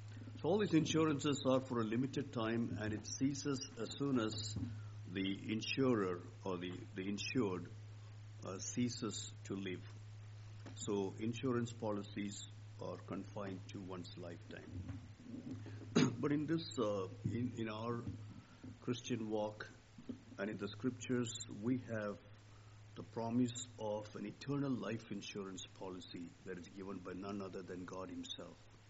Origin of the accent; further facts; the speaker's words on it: Chennai, Tamil Nadu, India; to Chennai, my hometown, to very briefly meet my family there